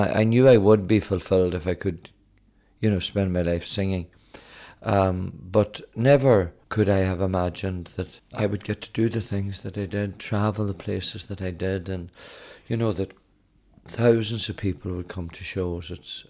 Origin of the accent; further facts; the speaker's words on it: Ireland; I think where I live and where I was brought up was a big part to play in how I approach things in life, you know.